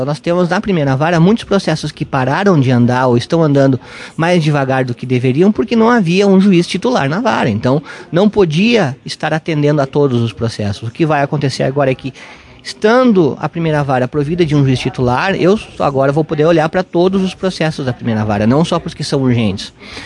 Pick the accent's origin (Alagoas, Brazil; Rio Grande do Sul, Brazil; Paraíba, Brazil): Rio Grande do Sul, Brazil; Carazinho; eu sou carazinhense, eu sou nascido e criado em Carazinho, então eu tenho toda a minha formação feita em Carazinho